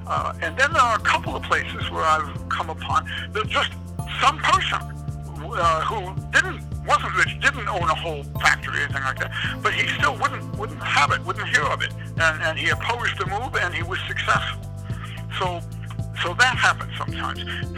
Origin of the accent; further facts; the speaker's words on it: Illinois, United States; As you know, I grew up in Illinois, so I was going to do more research in Illinois than in any other single state